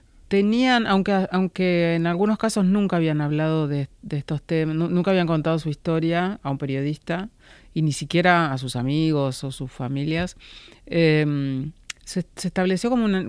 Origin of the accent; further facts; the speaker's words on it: Argentina; soy una ciudadana argentina, estos compatriotas pasaron por esas cosas.